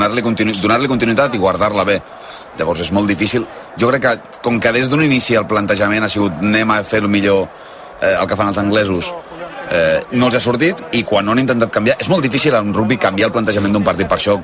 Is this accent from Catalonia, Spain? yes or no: yes; Catalonia, Spain; aquí es nota que jo soc català i tu argentí.